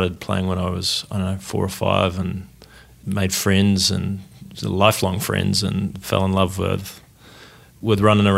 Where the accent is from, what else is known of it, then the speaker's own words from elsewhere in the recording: Wellington, New Zealand; moved away as an adult; But, I grew up in New Zealand.